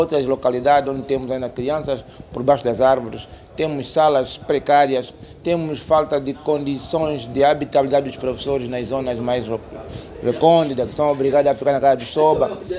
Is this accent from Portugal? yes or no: no; Angola; como angolano